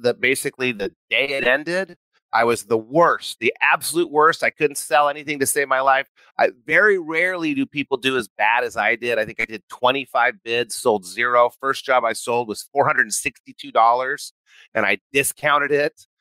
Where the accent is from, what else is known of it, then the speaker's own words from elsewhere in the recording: New Mexico, United States; and I grew up in New Mexico. There wasn't a whole lot of entrepreneurship that I was surrounded by.